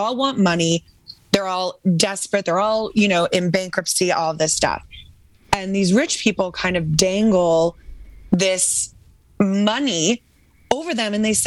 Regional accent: New England, United States; now in New York, United States; I grew up in New England, which is the most puritanical, waspy, you know, cover up place.

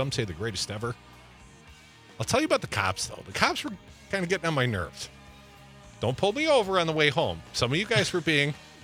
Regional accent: Madison, Wisconsin, United States; in my hometown, Madison, WMDX.

